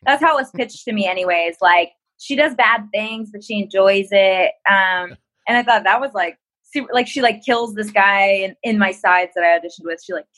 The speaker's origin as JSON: {"language": "English", "region": "Virginia", "country": "United States", "tie": "born or raised there", "said": "I grew up in Virginia, really close to the Appalachian Trail. In fact, pretty much on the Appalachian Trail."}